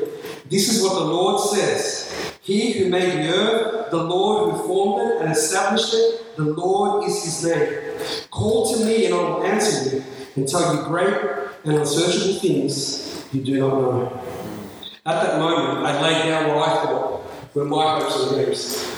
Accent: Melbourne, Victoria, Australia; I would be leading a location in my hometown, you know, in the western suburbs of Melbourne

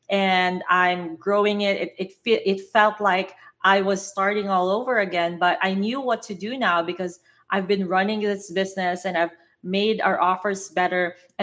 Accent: Philippines; moved away as an adult; now in Las Vegas, United States; I'm Filipina. I grew up in the Philippines. I actually left Philippines very late in my life. So I didn't grow up in the States, but I moved to Las Vegas in 2019. But before that, I was living in the Philippines.

